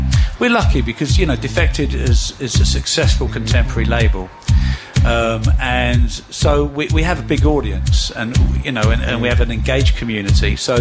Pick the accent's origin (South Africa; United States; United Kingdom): United Kingdom; Uxbridge, London; I'm from West London, Uxbridge.